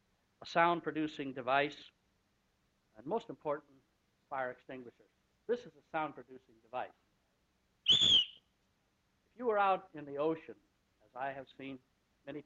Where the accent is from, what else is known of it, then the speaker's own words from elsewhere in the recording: United States; I come from the Bitterroot Mountains, where I think the most prominent piece of water we had up there was a creek.